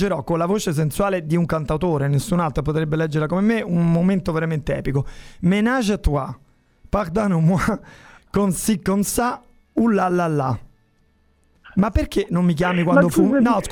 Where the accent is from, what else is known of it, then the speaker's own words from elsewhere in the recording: Rome, Lazio, Italy; io sono romano e ti proponevo da cantatore di farla in romano